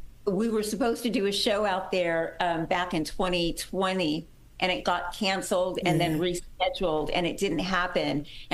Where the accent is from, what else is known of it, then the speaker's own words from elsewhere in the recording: Albuquerque, New Mexico, United States; And I come from Albuquerque, New Mexico originally, which is not a huge, it's not like New York, but it's a city.